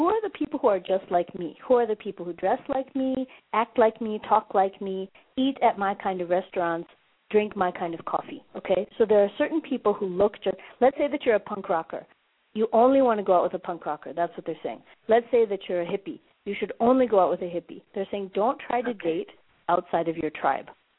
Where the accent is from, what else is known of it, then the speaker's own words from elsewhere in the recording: Minnesota, United States; I'm in Joburg right now, but I'm from Minnesota